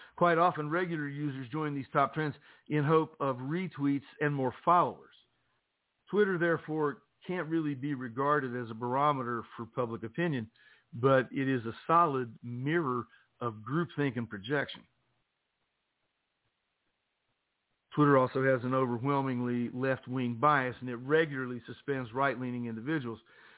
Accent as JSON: {"language": "English", "region": "West Virginia", "country": "United States", "said": "called us, because I'm from West Virginia, poor, illiterate, and strung out isn't an accidental outburst."}